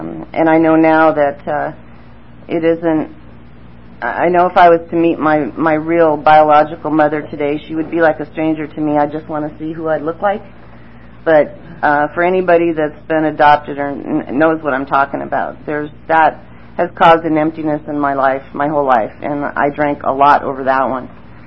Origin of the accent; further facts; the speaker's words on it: Rochester, New York, United States; born there; I was born in New York, Rochester, New York, upstate. I was adopted at 3 months old into an Irish Catholic family, and I'm Italian, and something else too.